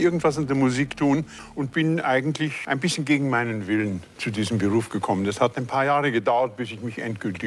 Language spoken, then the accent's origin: German; Munich, Bavaria, Germany; Ich bin Münchner, ich bin in München aufgewachsen, ich habe in München studiert und dort war ja auch mein Heim, dort war ich also wenigstens den größten Teil meines Lebens.